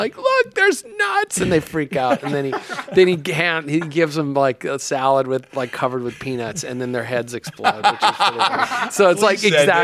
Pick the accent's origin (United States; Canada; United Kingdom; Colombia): United States; Las Cruces, New Mexico; I grew up in Las Cruces, and in my when it was a junior high, not middle school, Alameda Junior High, it was like Fort Apache, the Bronx.